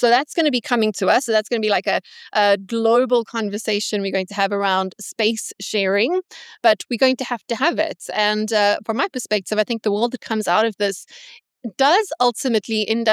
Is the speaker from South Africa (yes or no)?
yes; South Africa; I come from South Africa.